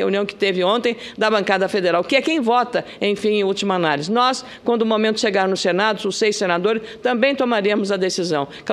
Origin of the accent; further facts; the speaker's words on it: Rio Grande do Sul, Brazil; eu, como gaúcha que sou